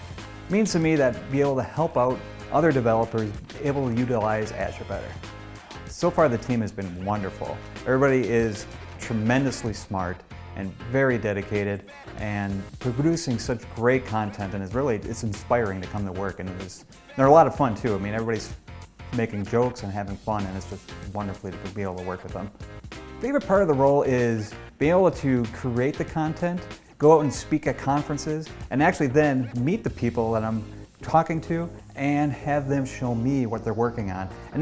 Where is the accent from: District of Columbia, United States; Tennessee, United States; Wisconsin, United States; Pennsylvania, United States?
Wisconsin, United States; Madison; I'm from Madison, Wisconsin.